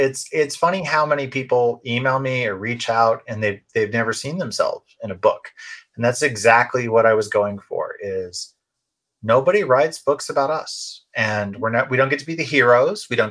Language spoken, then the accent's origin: English; Guthrie, Oklahoma, United States; I'm from Guthrie, Oklahoma, like Adam Binder, my main character. I grew up in a trailer in the woods outside of Guthrie.